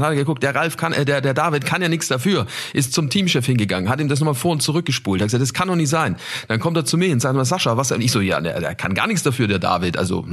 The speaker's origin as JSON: {"language": "German", "town": "Nuremberg", "region": "Bavaria", "country": "Germany", "tie": "born or raised there", "said": "in meiner Heimat in Nürnberg"}